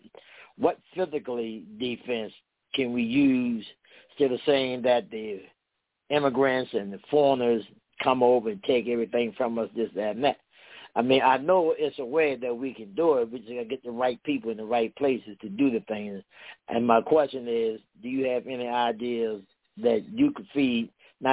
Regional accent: Maryland, United States; Yeah, I'm from Maryland, and I watch you guys all the time on YouTube.

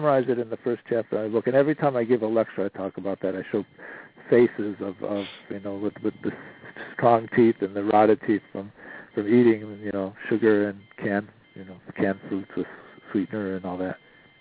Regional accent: Cleveland, Ohio, United States; Dr. Weston Price, who is a dentist, actually from my hometown, Cleveland, Ohio.

